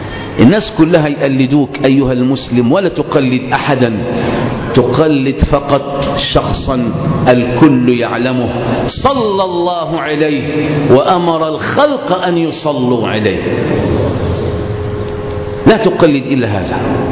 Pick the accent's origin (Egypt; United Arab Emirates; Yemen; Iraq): Egypt; عندنا في مصر يوم 15 شعبان بسطب